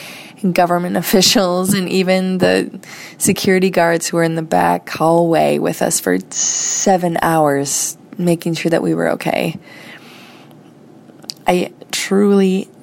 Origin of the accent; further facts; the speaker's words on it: United States; from the United States.